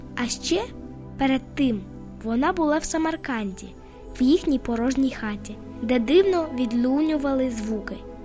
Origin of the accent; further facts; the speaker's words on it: Simferopol, Crimea, Ukraine; born there; now in Kyiv, Ukraine; Народилася у Криму, у Сімферополі.